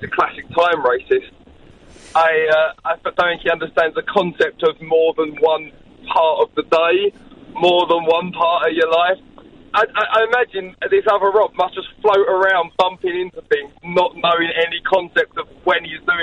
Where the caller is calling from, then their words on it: London, United Kingdom; I'm at the moment in North London, but I'm heading over to Essex.